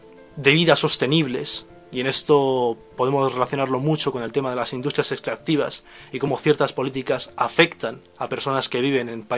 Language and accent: Spanish; Spain; lo que ocurra en ciertas regiones del mundo nos puede afectar a nosotros como ciudadanos españoles, como consumidores españoles